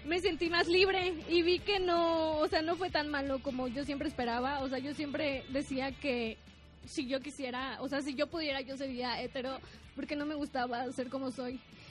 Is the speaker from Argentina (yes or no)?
no; Mérida, Yucatán, Mexico; Soy de Mérida, Yucatán.